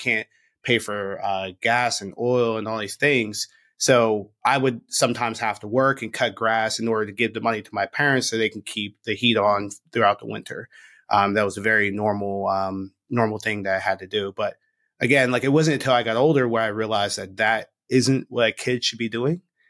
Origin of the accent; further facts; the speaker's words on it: Philadelphia, Pennsylvania, United States; born there; so I was born in Philadelphia, born to two parents that were victims of drug abuse.